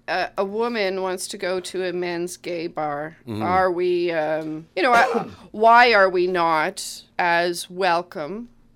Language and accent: English; Canada; we grew up in Canada, rural Canada